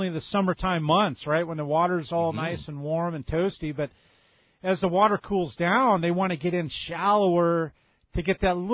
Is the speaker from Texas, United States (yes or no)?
no; Hawaiian Gardens, California, United States; I grew up in the Hawaiian Gardens area. We'd ride our little bikes down to Seal Beach and Belmont Pier